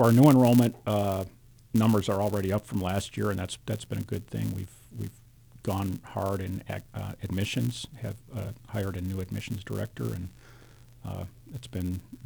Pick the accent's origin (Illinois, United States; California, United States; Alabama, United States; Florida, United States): Illinois, United States; Chicago; now in Manhattan, United States; And we're originally from Chicago, so, you know, moving out here was a big deal for us.